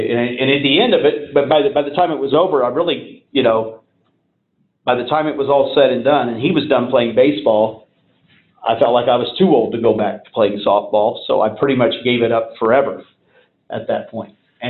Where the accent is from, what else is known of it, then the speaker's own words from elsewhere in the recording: Indianapolis, Indiana, United States; got out of the Marine Corps when I was 22, moved back to my hometown of Indianapolis, went to work in the tool business.